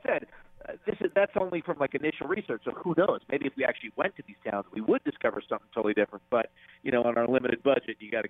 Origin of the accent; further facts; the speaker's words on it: California, United States; because I grew up near San Francisco, about 3 hours north of it.